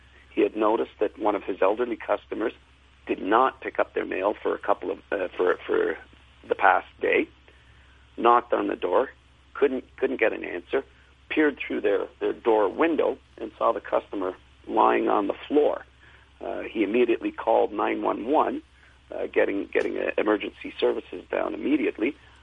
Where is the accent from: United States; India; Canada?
Canada; Hamilton, Ontario; I'm actually originally from Hamilton, started in Hamilton.